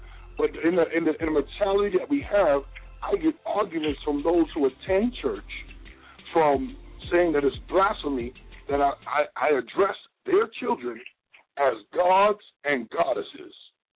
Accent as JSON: {"language": "English", "town": "Mount Vernon", "region": "New York", "country": "United States", "said": "I'm running New York, but I'm from the globe. I call myself I'm from Mount Vernon, but I claim the universe, sister."}